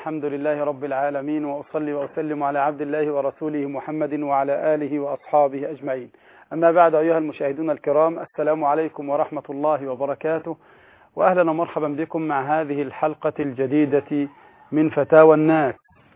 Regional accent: Egypt; والآن عندنا في مصر إسدال، اسمه إسدال الصلاة

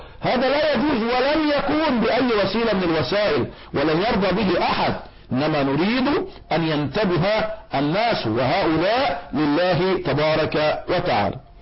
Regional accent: Egypt; احنا كمصريين

